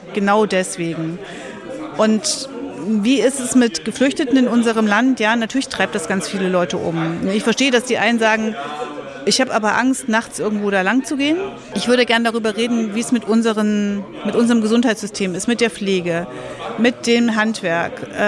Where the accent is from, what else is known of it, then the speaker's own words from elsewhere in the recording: East Germany, Germany; ich bin ja in der DDR groß geworden und wir haben eine Diktatur gestürzt und haben diese Demokratie erkämpft und erschaffen.